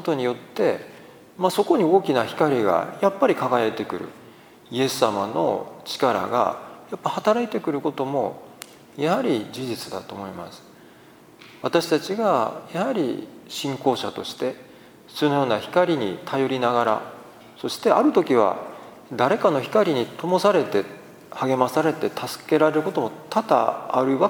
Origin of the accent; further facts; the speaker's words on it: Kobe, Hyogo, Japan; まあなんか神戸生まれの神戸育ちですから、なんかこの土地の痛みっていうのかな